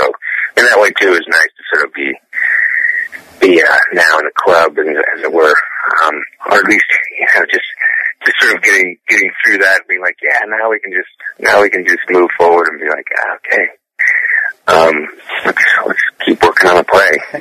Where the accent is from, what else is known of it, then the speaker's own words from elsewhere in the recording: Green Bay, Wisconsin, United States; But, I'm from Green Bay